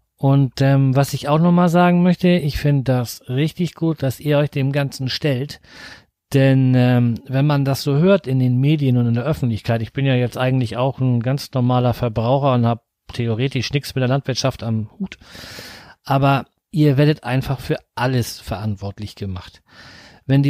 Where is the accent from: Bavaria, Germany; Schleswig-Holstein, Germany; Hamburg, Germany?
Schleswig-Holstein, Germany; ich komme aus der Nähe von Flensburg. Das ist gar nicht so weit weg und hier oben ist es viel schöner wie bei euch da unten.